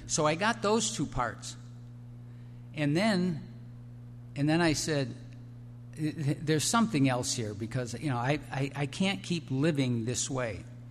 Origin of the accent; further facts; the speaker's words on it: Ireland; I'm Irish